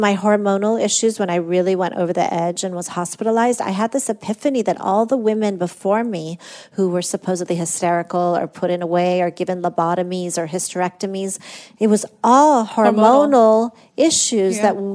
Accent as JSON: {"language": "English", "country": "Iran", "tie": "born or raised there", "said": "growing up in Iran"}